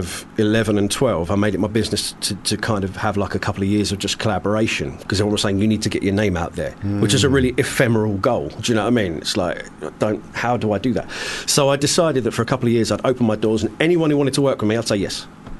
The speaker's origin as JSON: {"language": "English", "region": "East of England", "country": "United Kingdom", "tie": "born or raised there", "lives_now": "Essex, United Kingdom", "said": "I grew up in Suffolk. Now I live in Essex"}